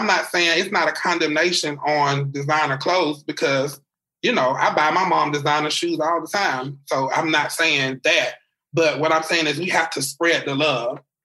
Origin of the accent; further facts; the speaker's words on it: South Carolina, United States; growing up in South Carolina, my mom always taught me you have to be better